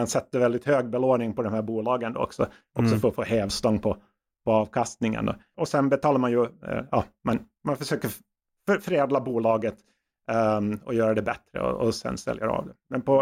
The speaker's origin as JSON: {"language": "Swedish", "town": "Vaasa", "region": "Ostrobothnia", "country": "Finland", "said": "Ja, jag är ursprungligen från Vasa i Finland."}